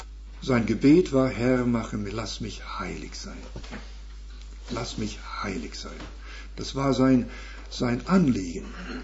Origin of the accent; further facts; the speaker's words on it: Canada; German is a second language; als Kanadier habe ich nun mich etwas mehr befassen müssen mit England